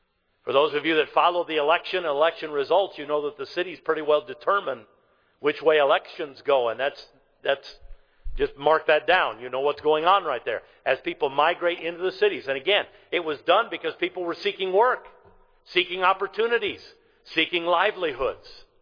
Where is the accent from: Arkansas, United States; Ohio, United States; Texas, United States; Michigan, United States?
Michigan, United States; Livonia; I was raised in Livonia, right outside of Detroit. Back then in the 1970s, it was 100,000 people.